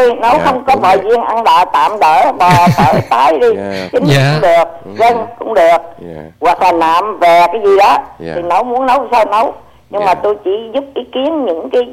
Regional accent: Southern Vietnam, Vietnam; Tôi là người Nam.

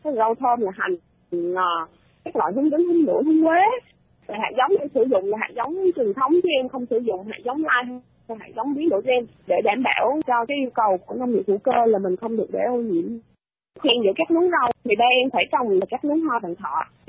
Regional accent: Phú Yên, Vietnam; Tại quê em Phú Yên thì nó lại sát biển. Khoảng năm 2012 em quê là Phật tử.

